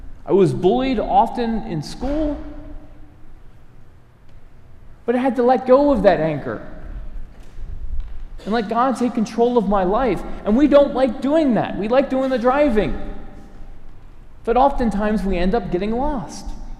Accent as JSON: {"language": "English", "town": "Baltimore", "region": "Maryland", "country": "United States", "tie": "born or raised there", "said": "I grew up in Baltimore. Traveling far away was my grandmother's house, an hour away."}